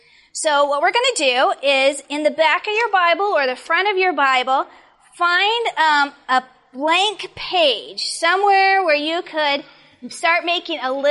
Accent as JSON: {"language": "English", "region": "Arizona", "country": "United States", "tie": "born or raised there"}